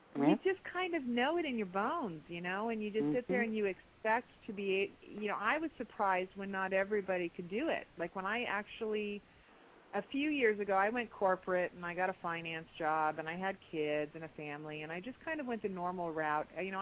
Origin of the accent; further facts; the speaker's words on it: Ohio, United States; And coming from, again, Ohio, a small town in Ohio, my grandmother was Canton.